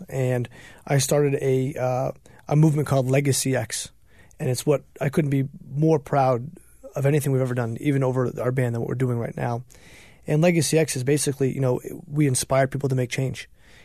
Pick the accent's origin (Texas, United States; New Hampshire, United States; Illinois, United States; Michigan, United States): New Hampshire, United States; So I'm challenging New Hampshire, being my home state, to help us lead that charge.